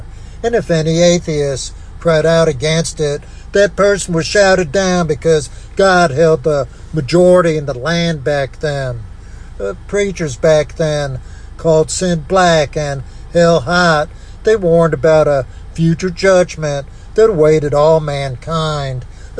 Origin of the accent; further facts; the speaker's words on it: United States; I grew up in America in the 1950s